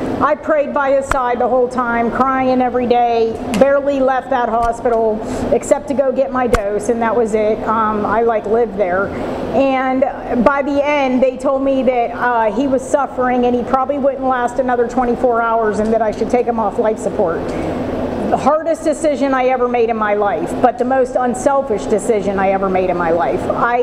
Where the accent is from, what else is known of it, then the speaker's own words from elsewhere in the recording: Pittsburgh, Pennsylvania, United States; born there; So I was born in Pittsburgh. I'm second of five.